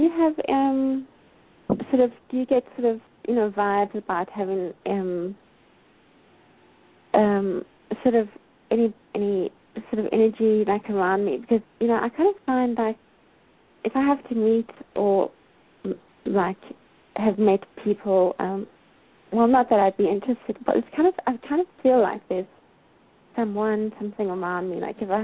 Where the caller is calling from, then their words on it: South Africa; South Africa.